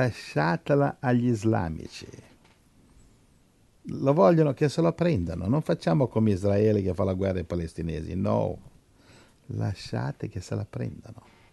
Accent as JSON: {"language": "Italian", "country": "United States", "said": "io sono americano."}